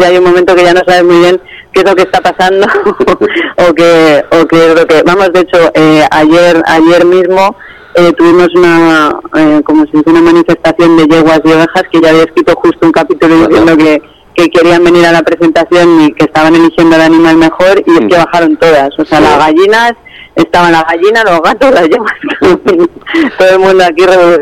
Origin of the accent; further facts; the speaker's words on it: Madrid, Community of Madrid, Spain; Pues yo soy de Madrid, aunque me gusta mucho estar por el norte, pero yo soy de por ahí.